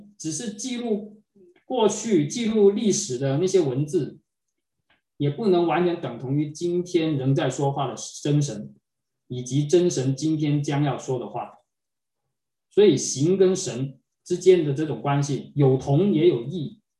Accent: China; 我们中国人常说神和形有神有形，神在形中，但神不限于形。

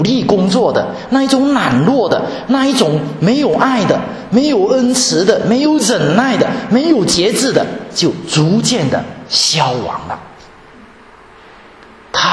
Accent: Guangdong, China; accent: Teochew; 这个我们潮州话，这个有一句话跟这个普通话的谐音不太一样

